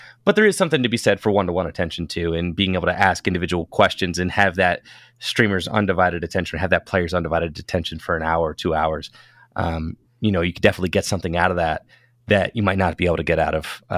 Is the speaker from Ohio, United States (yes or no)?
yes; Ohio, United States; I mean, he was a player from Michigan. I was a player from Northeast Ohio.